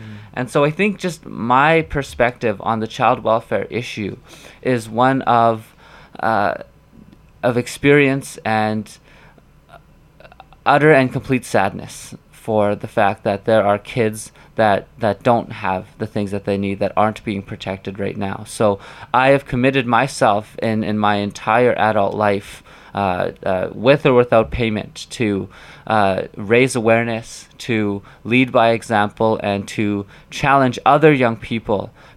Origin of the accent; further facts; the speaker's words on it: Shamattawa, Manitoba, Canada; I'm originally from Shamattawa, and when I was born, I was put into the child welfare system